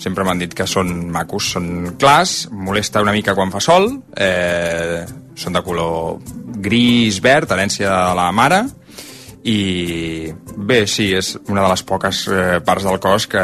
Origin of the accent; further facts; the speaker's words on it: Sant Feliu de Llobregat, Catalonia, Spain; tinc 42 anys, sóc de Sant Feliu de Llobregat